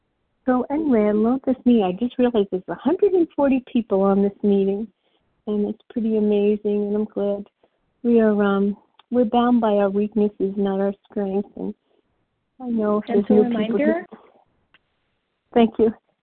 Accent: New York, United States; accent: New York; now in New Jersey, United States; So I'm calling from New Jersey. I'm just moved here about a year ago. I'm originally from New York, so you can hear me. You hear have the real New York accent.

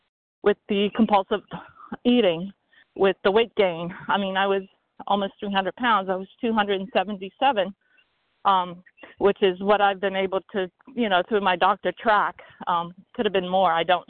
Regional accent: Pennsylvania, United States; from Pennsylvania, compulsive overeater.

